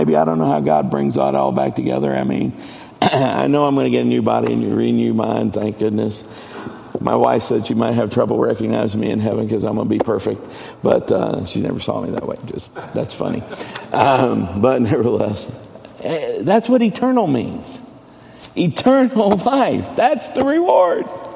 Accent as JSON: {"language": "English", "country": "United States", "said": "I'm an American. I too suffer from that here in my country, but I do not want to give that up."}